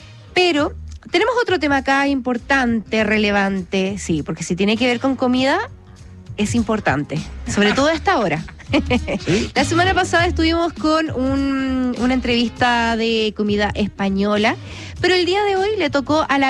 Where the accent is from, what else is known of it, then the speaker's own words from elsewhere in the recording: Chile; los chilenos no somos tan buenos para el picante como los mexicanos.